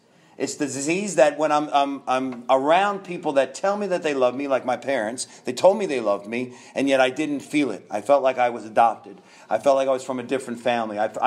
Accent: New York, United States; now in Florida, United States; We are here from Florida. I am originally from New York

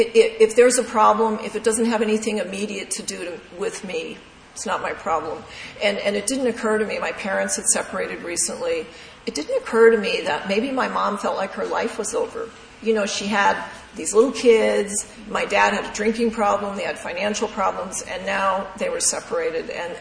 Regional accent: Montana, United States; I'm from Montana. I know a shotgun when I see one.

